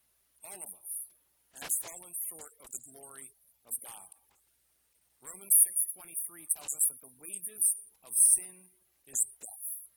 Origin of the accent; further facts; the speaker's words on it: Norristown, Pennsylvania, United States; Now, I wasn't born in Philadelphia. I was born in Norristown. My dad was born in Philadelphia.